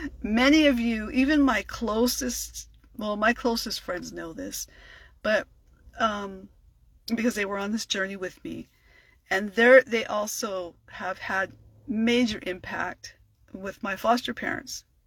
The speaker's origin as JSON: {"language": "English", "town": "San Diego", "region": "California", "country": "United States", "tie": "born or raised there", "said": "I grew up, I'm from San Diego, born and raised here in San Diego. I'm from Southeast San Diego, to be more specific."}